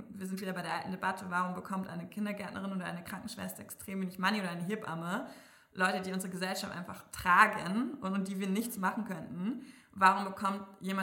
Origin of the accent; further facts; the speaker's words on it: Berlin, Germany; ich bin ja im Wedding aufgewachsen in Berlin, kein wohlhabender Bezirk, und habe das immer wieder gesehen.